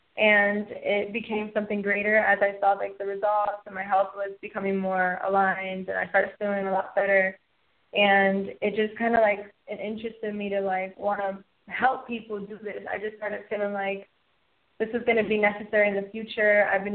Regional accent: South Miami, Florida, United States; So I originally was born and raised in the South Miami area, which, you know, is not too far from where I'm at now

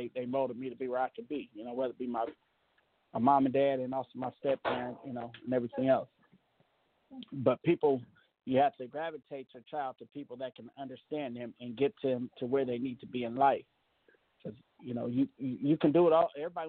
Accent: Richmond, California, United States; My neighbor came down the hill because I'm from the Bay Area. I'm a Richmond, California kid.

